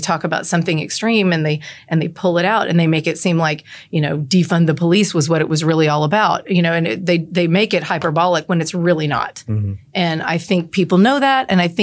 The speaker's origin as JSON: {"language": "English", "region": "Texas", "country": "United States", "tie": "born or raised there", "said": "I was born in the Nix Hospital and came home to a house in District 121. So I know it."}